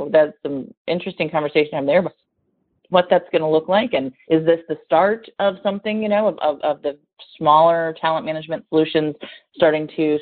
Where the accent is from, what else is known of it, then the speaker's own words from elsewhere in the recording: Cleveland, Ohio, United States; I'm in Ohio where it's snowing. I haven't seen snow in ages, but I'm used to it. My hometown here in Cleveland